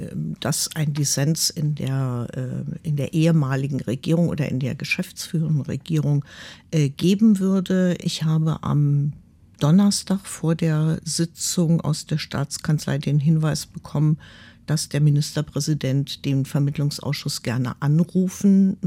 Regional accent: Falkensee, Brandenburg, Germany; sowohl aus Brandenburg, aus meiner Heimatstadt Falkensee, aber auch bundesweit.

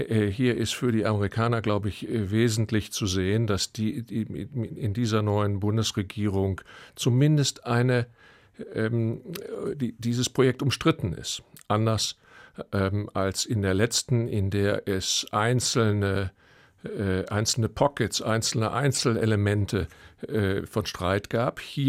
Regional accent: Germany; Als Deutscher kann ich das nicht sagen

